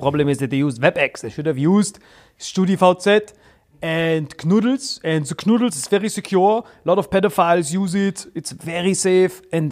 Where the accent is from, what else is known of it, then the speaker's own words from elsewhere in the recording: Switzerland; Ich bin Schweizer.